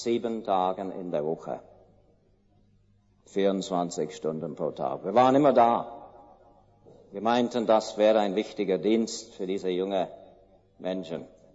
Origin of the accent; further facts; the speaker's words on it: Canada; Ich bin in den Kriegsjahren geboren, bin in Kanada aufgewachsen.